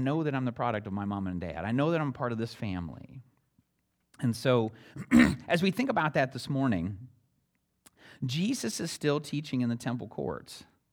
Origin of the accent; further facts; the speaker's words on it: Pennsylvania, United States; Judy grew up in Ohio, I grew up in Pennsylvania, I lived in Alabama, and all these different places.